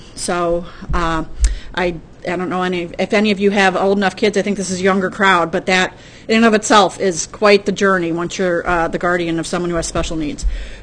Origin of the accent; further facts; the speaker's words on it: Shaker Heights, Ohio, United States; I grew up in a house where my brother was identified as having a learning disability. We grew up in Shaker.